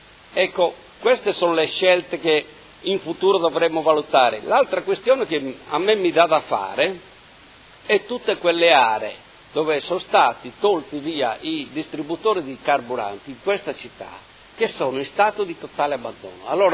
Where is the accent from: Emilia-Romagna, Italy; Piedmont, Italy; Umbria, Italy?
Emilia-Romagna, Italy; Modena; io sono di Modena